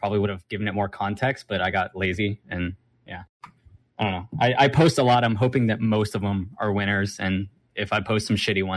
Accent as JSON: {"language": "English", "town": "Jacksonville", "region": "Florida", "country": "United States", "tie": "born or raised there", "said": "I spent most of my life growing up in Jacks, and my dad actually used to work for Alltel Stadium back in the day."}